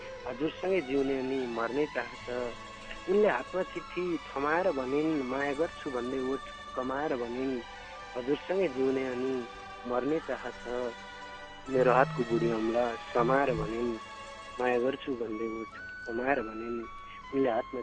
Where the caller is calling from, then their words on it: Delhi, India